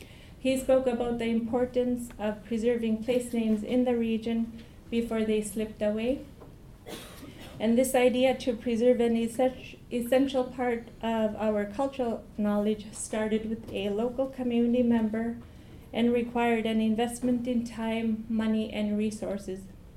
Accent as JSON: {"language": "English", "town": "Togiak", "region": "Alaska", "country": "United States", "said": "I'm originally from Togak, Alaska, which is in southwest Alaska in Bristol Bay."}